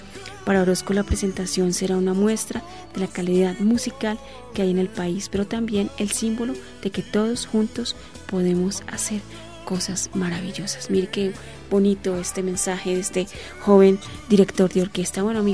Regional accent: Colombia; ya que somos de un mismo país y pues Colombia nos ha dado muchas cosas bellas.

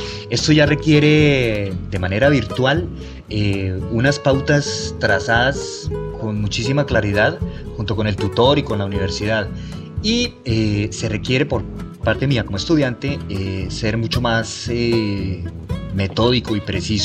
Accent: Colombia; moved away as an adult; now in Argentina; uno sigue siendo colombiano, toda su historia familiar y histórica en sí, en todo, es de Colombia.

